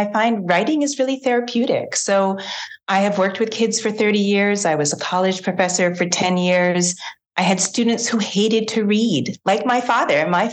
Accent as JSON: {"language": "English", "region": "Ontario", "country": "Canada", "tie": "born or raised there", "accent": "Canadian", "said": "I'm Canadian. You'll probably hear my accent as I'm talking. But I grew up outside of Toronto"}